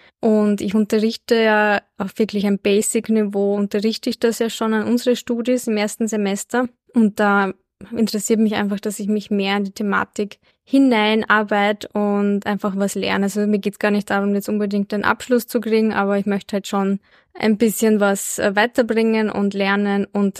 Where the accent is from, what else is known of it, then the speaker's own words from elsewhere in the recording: Linz, Upper Austria, Austria; ich komme aus Linz.